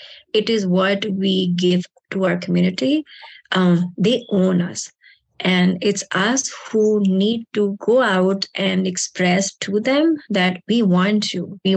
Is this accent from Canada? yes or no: no; Pakistan; So I'm originally from Pakistan, and I thought community is the people with similar cultures.